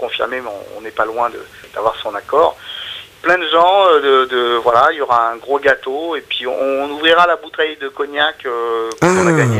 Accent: Toulouse, Occitanie, France; À Toulouse, parce que, bon, on est de Toulouse, donc...

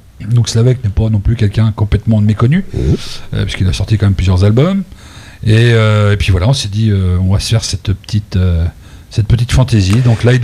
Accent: France; c'est peut-être un des meilleurs harmonicistes qu'on ait chez nous, en France

